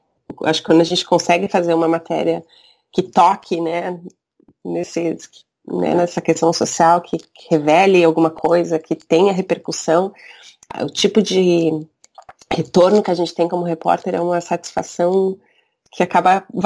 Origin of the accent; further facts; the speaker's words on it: Caxias do Sul, Rio Grande do Sul, Brazil; Eu sou de Caxias do Sul, que é interior do Rio Grande do Sul.